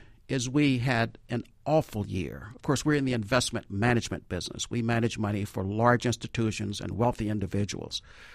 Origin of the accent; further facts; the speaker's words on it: Apopka, Florida, United States; Yes, small town, 2,000 people at the time.